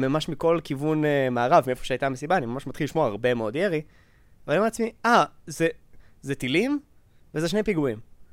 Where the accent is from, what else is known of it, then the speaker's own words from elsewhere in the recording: Mishmar HaNegev, Southern District, Israel; גדלתי בקיבוץ במשמר הנגב ליד